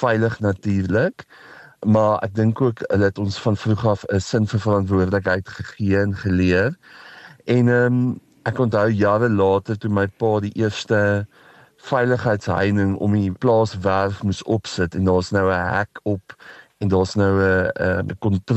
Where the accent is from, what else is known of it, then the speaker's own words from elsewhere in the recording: Pretoria, Gauteng, South Africa; ek het groot geword net buite Pretoria op die familieplaas naby Hennopsrivier. En dit was destyds ver uit Pretoria uit gewees. So dit was platteland en ek was in 'n plaas laerskool met 150 kinders.